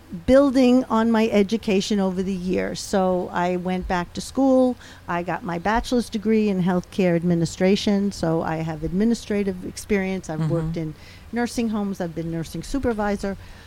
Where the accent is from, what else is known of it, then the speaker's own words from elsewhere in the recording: Brooklyn, New York, United States; born there; I was born in Brooklyn, New York.